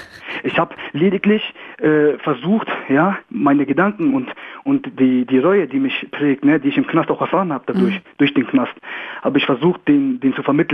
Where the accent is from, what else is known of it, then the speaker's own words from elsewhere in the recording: Bavaria, Germany; Ja, ich bin aus Bayern.